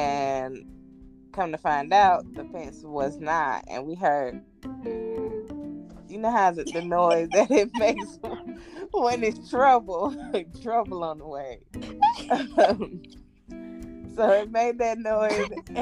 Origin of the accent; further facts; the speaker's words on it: Fort Lauderdale, Florida, United States; born there; I was still living in Florida. If you don't know, I was born in Florida, Fort Lauderdale.